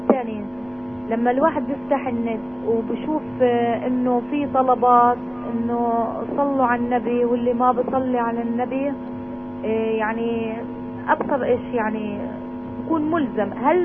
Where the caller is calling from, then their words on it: Bethlehem, West Bank, Palestine; من بيت لحم.